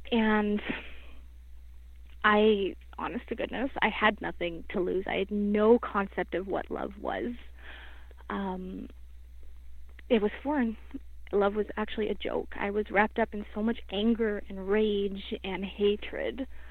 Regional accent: British Columbia, Canada; I grew up in British Columbia. It was in Alberta. I didn't move back to BC.

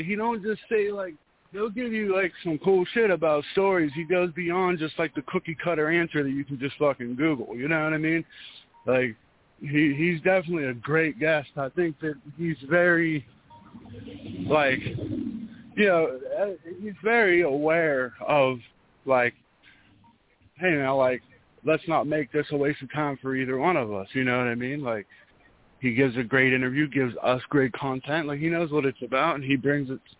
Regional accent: Pittsburgh, Pennsylvania, United States; you got to understand, I'm from Pittsburgh.

